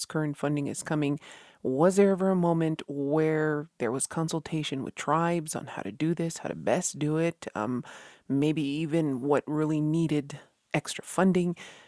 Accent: Isleta Pueblo, New Mexico, United States; from Isleta Pueblo

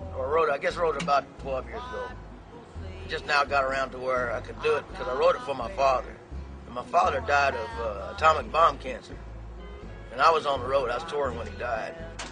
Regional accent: Dallas, Texas, United States; born there; I was born in Dallas, 1965. Moved around the country quite a few times, settled in northeast Texas

